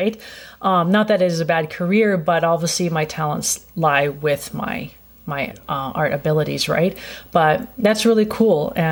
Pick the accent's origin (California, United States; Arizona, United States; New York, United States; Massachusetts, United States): California, United States; Los Angeles; Maybe it's because I'm from Los Angeles and you kind of get more of that kind of exposure, right?